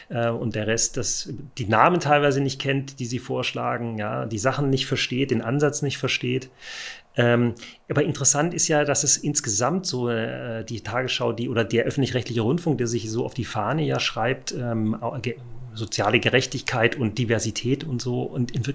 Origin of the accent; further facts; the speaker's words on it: West Germany, Germany; also mir als Wessi gar nicht so klar gewesen